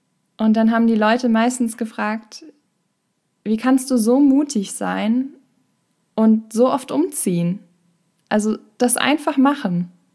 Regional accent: Schleswig-Holstein, Germany; Ich komme gebürtig aus Schleswig-Holstein und wohne im Moment im Ruhrpott

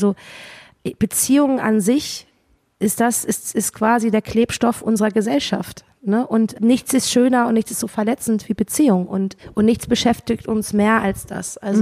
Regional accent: Cologne, North Rhine-Westphalia, Germany; ich komme ja aus Köln

